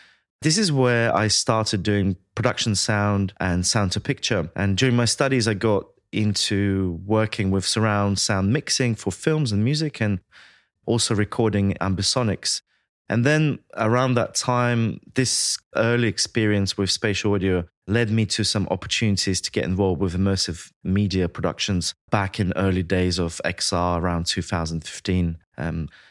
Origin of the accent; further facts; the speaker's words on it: Latvia; now in London, United Kingdom; I was born and raised in Latvia, in Baltics. I came to the UK in 2004 to pursue my education in sound engineering, essentially. Initially, I was based in Kent, which is a county in England. Then I moved to London in 2010 when I applied for university.